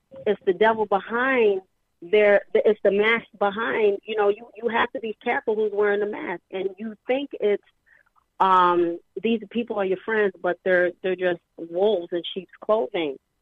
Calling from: Atlanta, Georgia, United States; from Atlanta.

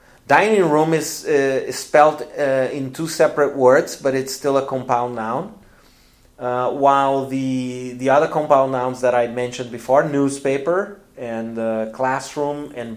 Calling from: Porto Alegre, Rio Grande do Sul, Brazil; English is a second language

